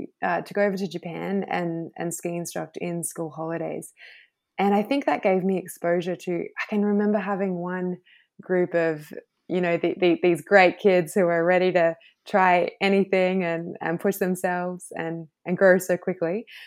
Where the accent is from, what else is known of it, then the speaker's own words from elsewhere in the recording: Thredbo, New South Wales, Australia; I grew up in the Snowy Mountains, a little village called Threadbow, population of about 200 people in the summertime